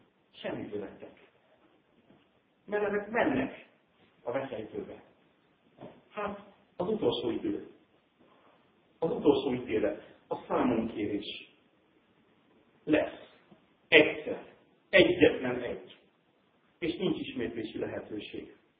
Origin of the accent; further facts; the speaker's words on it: Ocsa, Pest, Hungary; én Ócsán nőttem föl